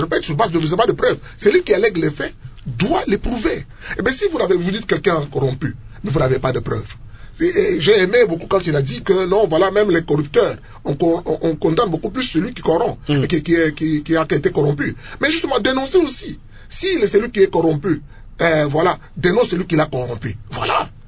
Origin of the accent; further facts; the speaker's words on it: DR Congo; en tant que Congolais.